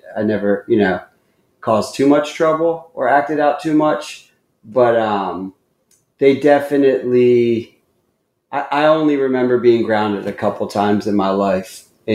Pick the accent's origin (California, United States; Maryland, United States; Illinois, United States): Maryland, United States; Columbia; born there; I was born in Columbia, Maryland. So, which is like a suburb right between Washington, D.C. and Baltimore.